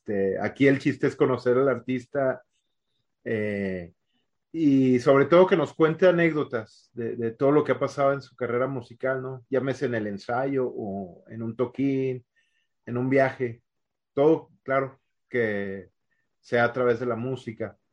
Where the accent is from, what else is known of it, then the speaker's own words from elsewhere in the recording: Cuauhtémoc, Chihuahua, Mexico; also born or lived in Juárez; now in Chihuahua, Mexico; Sí, soy de Cuauhtémoc, okay. Pero vivo en Chihuahua.